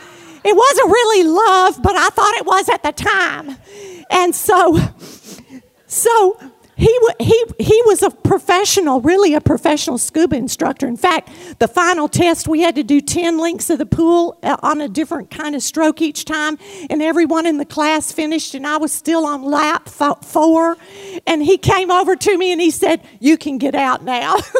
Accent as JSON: {"language": "English", "region": "Louisiana", "country": "United States", "tie": "born or raised there", "said": "I was raised in the Baptist church, and so I know hymns that y'all never even thought about hearing. I mean, no kidding. And I started singing this song there lying on my bed this afternoon that I haven't sung since I was a teenager in the Baptist church in Louisiana."}